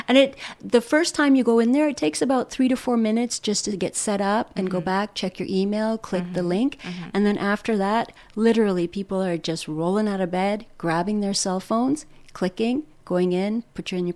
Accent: Vancouver, British Columbia, Canada; now in Barrie, Canada; I love living out in Barrie. I grew up in Vancouver.

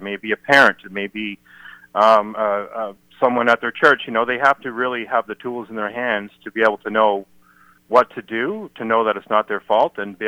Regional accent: Canada; it's to me as a Canadian, it's shockingly shameful that this happened in my country.

